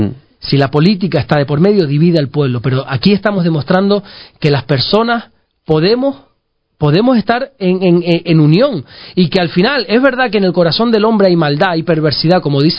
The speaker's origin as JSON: {"language": "Spanish", "town": "Salamanca", "region": "Castile and León", "country": "Spain", "tie": "born there", "said": "yo nací en Salamanca también, pero de un pueblo que se llama Fuente la Peña"}